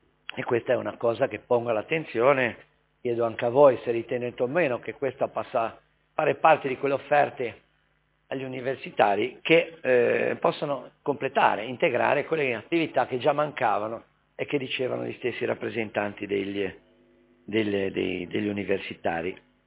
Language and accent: Italian; Genoa, Liguria, Italy; provengo dalla Val Bisagno, è una valle lunga, stretta, purtroppo anche con grandi difficoltà di mobilità